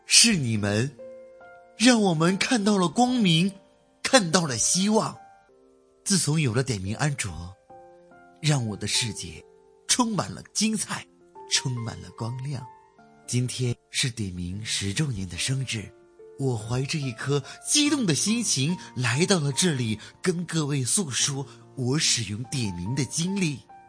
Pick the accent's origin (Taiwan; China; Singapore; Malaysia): China; Handan, Hebei; 我来自河北邯郸，